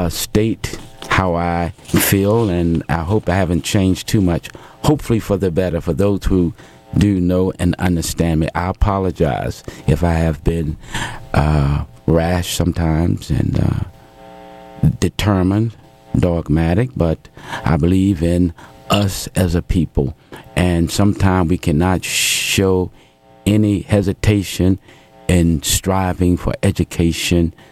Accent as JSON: {"language": "English", "region": "North Carolina", "country": "United States", "moved": "yes", "said": "I'm from North Carolina. I came up here in 1958"}